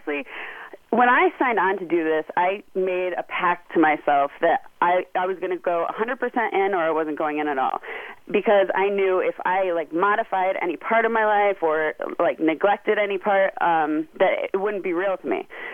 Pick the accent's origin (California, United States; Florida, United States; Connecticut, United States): Connecticut, United States; also born or lived in New York; I was born in Connecticut, and I lived there until I graduated high school, and then moved to New York for about 9 years.